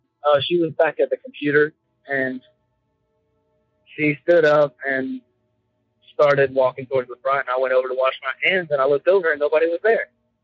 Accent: Alabama, United States; I'm from Alabama.

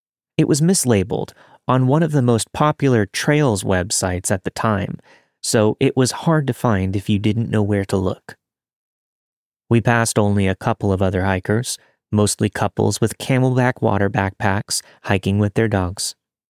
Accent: United States; born or raised there

